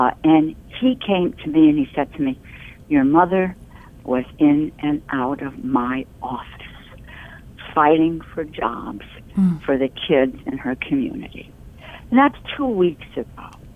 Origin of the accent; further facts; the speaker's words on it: New Haven, Connecticut, United States; Growing up in New Haven, Connecticut, I saw ample evidence all around me of just how vulnerable hardworking people are in the face of corporate indifference.